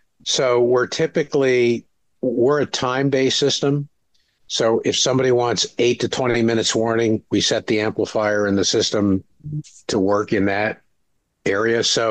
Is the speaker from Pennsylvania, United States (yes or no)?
no; Chicago, Illinois, United States; I'm from Chicago, but I don't like this. I like a little bit more heat.